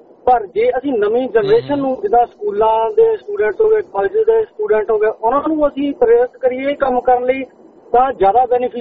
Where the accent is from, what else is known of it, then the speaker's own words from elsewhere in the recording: Punjab, India; ਮੇਰਾ ਪਿੰਡ ਫਗਵਾੜੇ ਦੇ ਕੋਲ ਹੀ ਆ